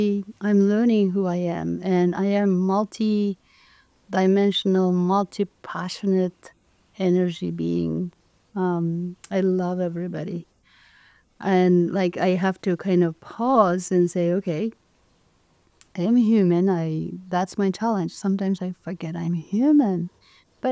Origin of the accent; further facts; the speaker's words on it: Kyrgyzstan; my parents were really non-sportive because, you know, I grew up in Kyrgyzstan, which is kind of, interestingly enough, sport wasn't part of it.